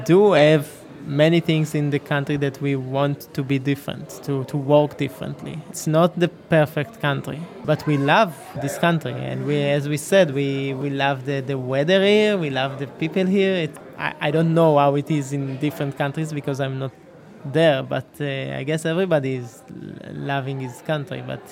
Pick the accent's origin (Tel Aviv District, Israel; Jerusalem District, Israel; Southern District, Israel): Tel Aviv District, Israel; Tel Aviv; English is a second language; I'm from Tel Aviv, 32 years old.